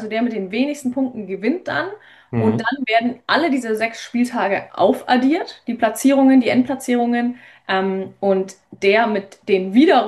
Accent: Bavaria, Germany; Ich bin am Ammersee geboren, groß geworden, aufgewachsen

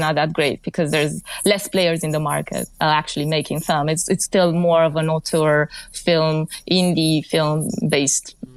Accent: Romania; I mean, I'm from Romania, but I think I can speak for the region a bit.

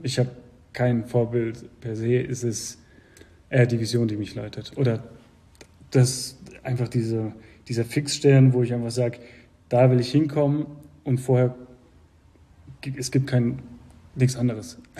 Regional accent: Waldshut, Baden-Württemberg, Germany; Ich bin aus Waldshutingen. Großteil meiner Familie kommt aus der Schweiz, Luzern. Ich bin in Waldshut groß geworden.

